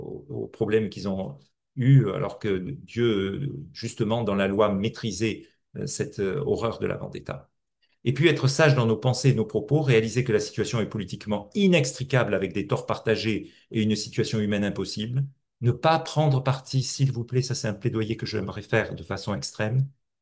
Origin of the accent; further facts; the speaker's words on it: France; born there; je suis né en 1966, en France, dans telle condition